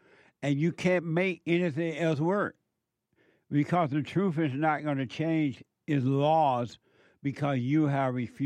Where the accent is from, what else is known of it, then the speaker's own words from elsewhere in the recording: Alabama, United States; Some of you know I grew up in … And I grew up on a plantation down